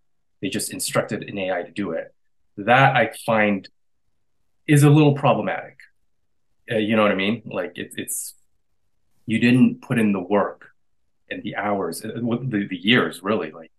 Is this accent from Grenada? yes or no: no; Canada; I'm a Canadian artist and I depict Vietnamese culture through my work.